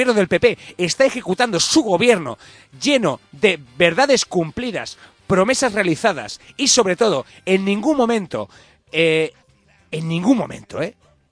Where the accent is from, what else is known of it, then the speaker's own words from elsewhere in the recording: Spain; No, por eso somos españoles, joder. Lo llevamos en la sangre.